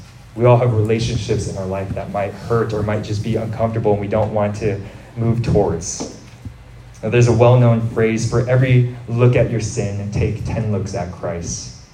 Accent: Stockton, California, United States; Growing up in Stockton, there's a large Filipino population in the area I'm from.

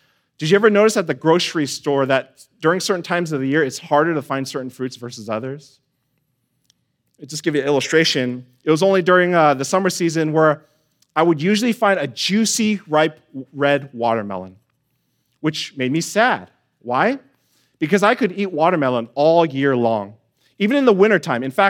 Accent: Sacramento, California, United States; I know in my family, growing up in Sacramento, we had an orange tree, we had a peach tree, and a lemon tree.

